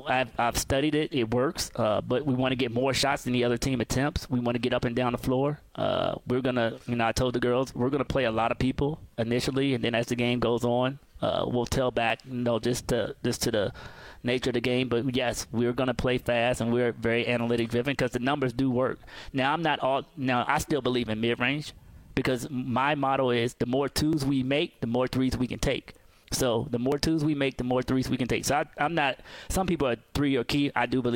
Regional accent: Richmond, Virginia, United States; and we grew up in Richmond, Virginia together.

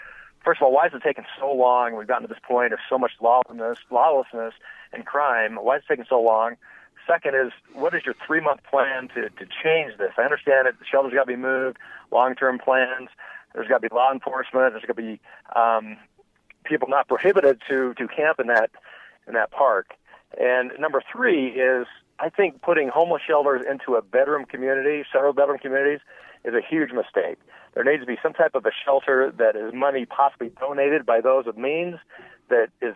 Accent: Salt Lake City, Utah, United States; I was born and raised in Salt Lake. Never in my 50 years

